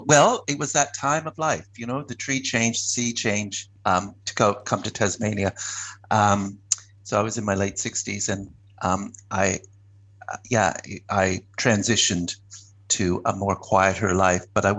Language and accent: English; Canada; now in Australia; I'm from Canada originally